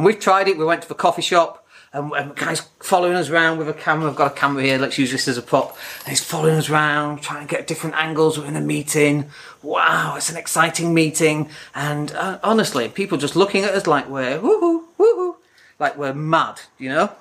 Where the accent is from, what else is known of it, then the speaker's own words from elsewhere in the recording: United Kingdom; now in Spain; And we're British, so stop doing it.